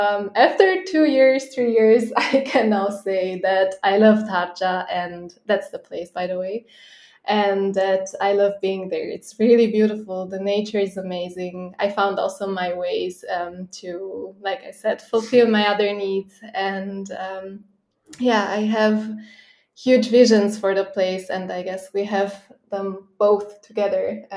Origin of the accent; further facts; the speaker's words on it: Romania; growing up in Romania, it's like, yeah, it's a whole kind of story. But like I grew up with my father always telling me, like, you have to go out of Romania